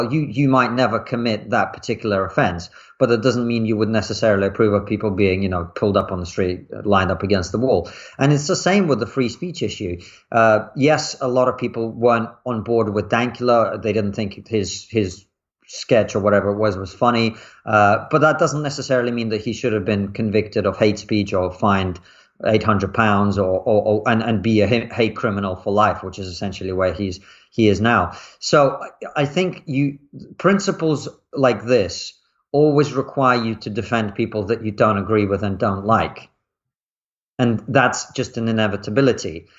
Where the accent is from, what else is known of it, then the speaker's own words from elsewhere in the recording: Russia; Well, I grew up in Russia in the 90s, immediately during and after, well, before as well, but before, during, and after the collapse of the Soviet Union.